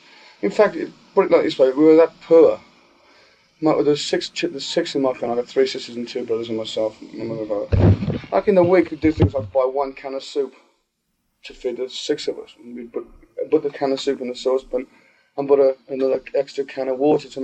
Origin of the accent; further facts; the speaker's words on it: Birmingham, West Midlands, United Kingdom; I was born in Birmingham, England in 1948.